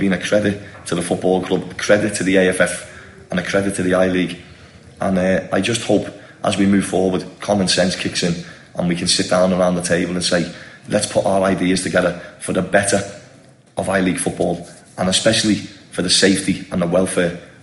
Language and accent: English; India; You know, we're all from India.